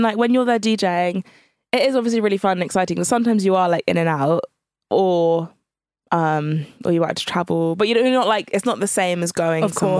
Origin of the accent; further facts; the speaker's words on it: Jersey; So I came from the Channel Islands I'd been at home for like a week or 2 weeks.